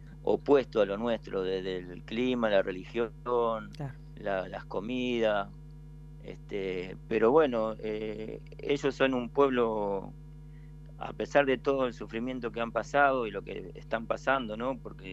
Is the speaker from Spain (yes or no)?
no; Argentina; now in Bangladesh; Y si saben que soy argentino, mucho más.